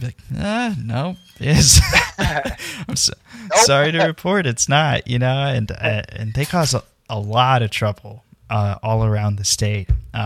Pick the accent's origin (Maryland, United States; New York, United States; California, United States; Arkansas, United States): Arkansas, United States; sometimes I talk about growing up in Arkansas, which still has active KKK cells in it